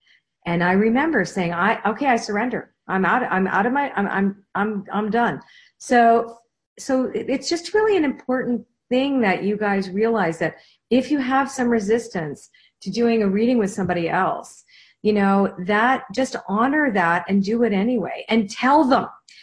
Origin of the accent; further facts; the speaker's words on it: Toronto, Ontario, Canada; we're from Toronto